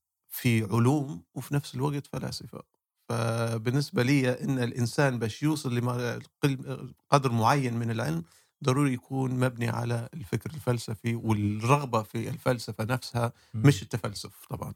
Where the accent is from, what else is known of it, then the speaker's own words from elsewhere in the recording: Libya; also born or lived in Tripoli / Misrata / Benghazi; انا طبعا انا ليبي والدي جدي من مصراتة، والدي مولود بنغازي، أنا مولود في طرابلس وعشت في مصراتة وعشت في طرابلس ودرست بنغازي وبعتلي رجعت. وقبلها كنا عايشين برا ليبيا. أنا رجعت ليبيا